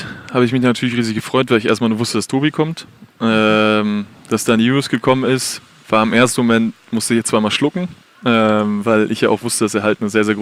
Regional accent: Bremen, Germany; Hab aber in Bremen nachher meine Schule zu Ende gemacht und sehe mich so ein bisschen als Bremer, weil ich auch großer Werder Bremen-Fan bin.

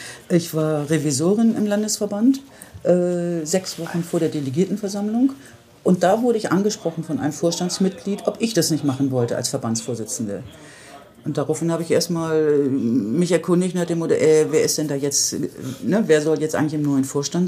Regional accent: Hamburg, Germany; also born or lived in Frankfurt / Bonn; now in Bremen, Germany; Genau, ich bin in Hamburg aufgewachsen.

